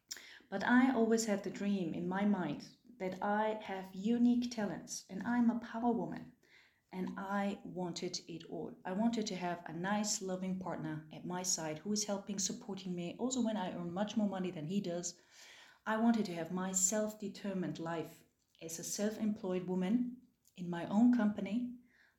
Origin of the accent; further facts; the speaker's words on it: Switzerland; from Switzerland